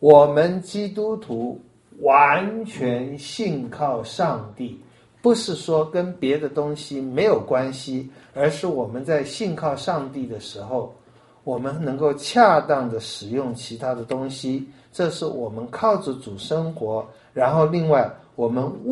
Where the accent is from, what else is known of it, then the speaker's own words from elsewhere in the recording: China; 我们中国人也是这样，对不对？哪个地方赚钱就去哪里。